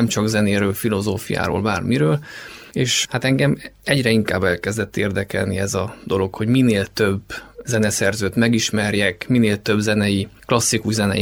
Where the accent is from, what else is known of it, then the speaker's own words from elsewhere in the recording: Csíkszentdomokos, Harghita, Romania; tehát hogy egy olyan közösség, egy vidéki közösség, Csíkszentdomokos, az egy olyan közösség, ahol élet